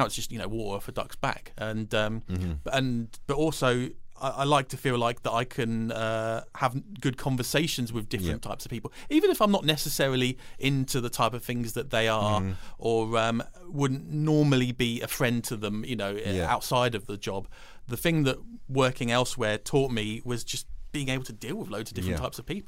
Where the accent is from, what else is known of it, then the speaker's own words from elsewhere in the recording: United Kingdom; being a British person, I was honest and, you know, quite realistic about what my skills were.